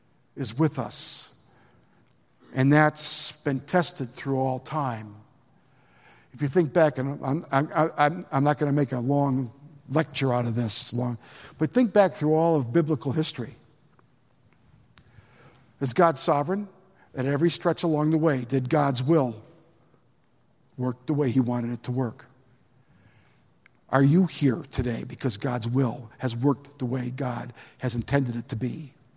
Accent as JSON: {"language": "English", "town": "Chicago", "region": "Illinois", "country": "United States", "tie": "born or raised there", "said": "I grew up in Billy Graham's church, for those of you that don't know my whole story. I was born in Chicago, and my mom sang with Billy Graham's radio program, Songs in the Night."}